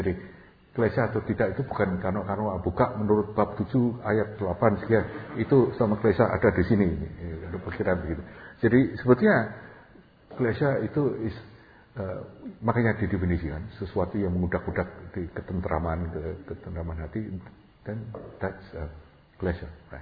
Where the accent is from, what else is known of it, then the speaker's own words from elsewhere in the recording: Semarang, Central Java, Indonesia; saya waktu kecil dulu di Semarang.